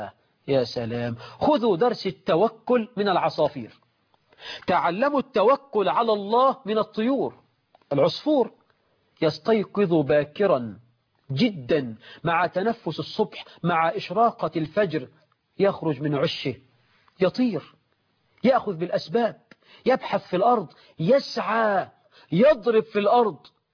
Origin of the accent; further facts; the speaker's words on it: Egypt; عندنا في مصر ازمه تنابله في بعض الاعمال ب 600 جنيه و 700 جنيه في الشهر.